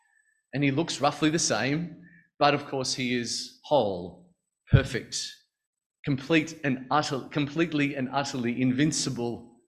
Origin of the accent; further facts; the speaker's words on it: Australia; So I am an Australian male full-time worker.